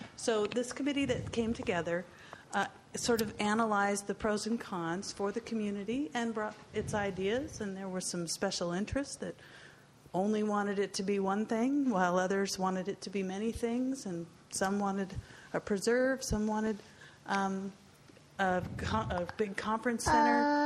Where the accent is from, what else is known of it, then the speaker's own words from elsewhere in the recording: Los Osos, California, United States; I'm also from Los Osos.